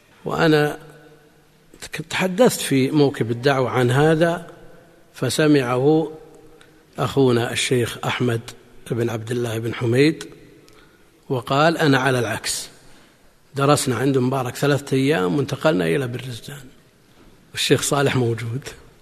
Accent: Buraydah, Al-Qassim, Saudi Arabia; نشأت كما ينشأ أقراني في بلدي بريدة في السنوات الأولى، طفلا لا يعلق عليه شيء ولا يتعلق بشيء غير اللعب.

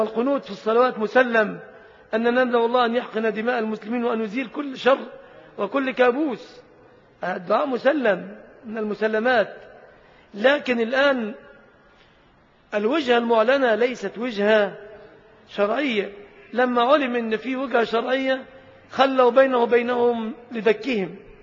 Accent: Egypt; حتى فيما يخصنا كمصريين، كأهل مصر

